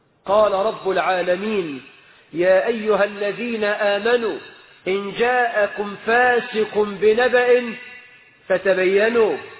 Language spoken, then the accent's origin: Arabic; Egypt; فاللهم اجعل بلدنا مصر آمنة مطمئنة رخاء سخاء يا رب العالمين.